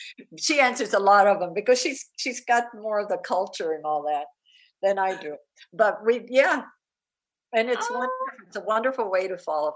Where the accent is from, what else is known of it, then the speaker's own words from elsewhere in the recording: Texas, United States; first language Spanish; English is a second language; No, we couldn't speak English in my home because the schools in Texas wouldn't let us speak Spanish.